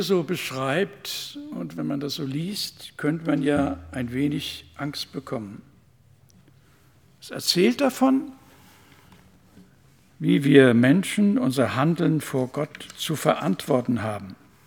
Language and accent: German; Frankfurt, Hesse, Germany; die auf Frankfurt, da kommen wir her, aus Frankfurt, auf Frankfurts Straßen gefallen sind